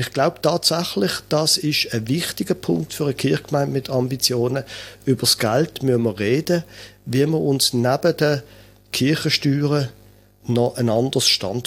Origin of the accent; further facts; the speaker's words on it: Basel, Basel-Stadt, Switzerland; ich bin jetzt in Basel aufgewachsen